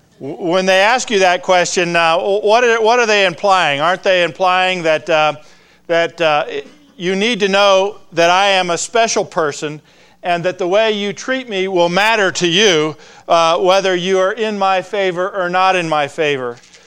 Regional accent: Claremont, California, United States; This picture here is a picture of a couple that I grew up with in Claremont, California.

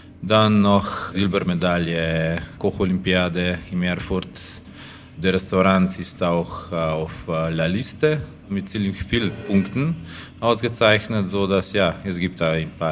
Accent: Central Slovenia, Slovenia; German is a second language; Ich komme aus der Nähe von Ljubljana.

